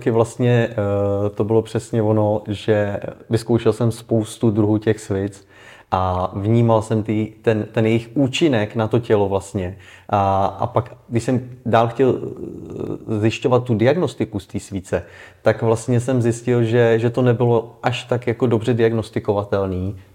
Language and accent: Czech; Příbram, Central Bohemian Region, Czechia; Z Příbrami.